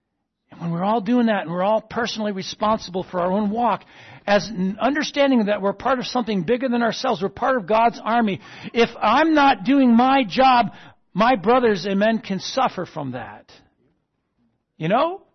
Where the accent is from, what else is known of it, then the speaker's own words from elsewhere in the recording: East Coast, United States; we're from the East Coast, there was this place in Cape Cod that, you know, on the weekends, it would pack out bumper to bumper people